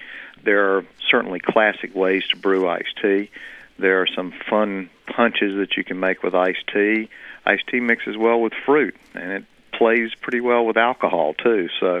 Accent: North Carolina, United States; We never had iced tea growing up in North Carolina or anywhere in the South.

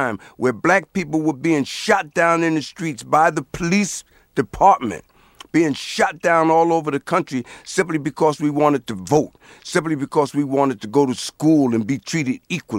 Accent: Paterson, New Jersey, United States; It just so happened that Paterson, New Jersey, was my hometown

